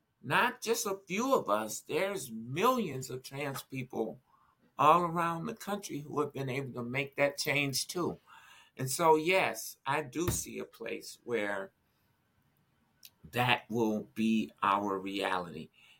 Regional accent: Chicago, Illinois, United States; You know, and I was born and raised in Chicago, and I grew up socialized as a little boy

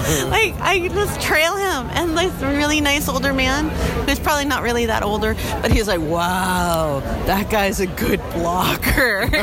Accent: New Hampshire, United States; you're tougher than I am because you're from Florida and I'm from New Hampshire.

